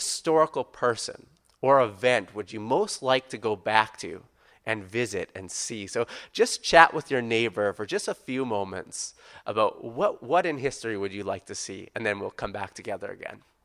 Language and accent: English; Canada; moved away as an adult; now in Perth, Australia; I took up the position when I came from Canada to come here. So I've been in Perth for a little over a year.